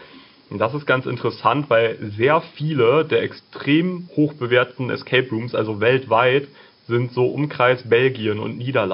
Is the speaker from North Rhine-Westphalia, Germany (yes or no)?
yes; Aachen, North Rhine-Westphalia, Germany; Ich komme aus Aachen.